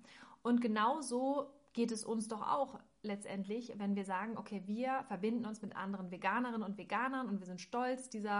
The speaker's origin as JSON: {"language": "German", "country": "Germany", "said": "so hey, ich bin Deutsch, ich komme aus Deutschland"}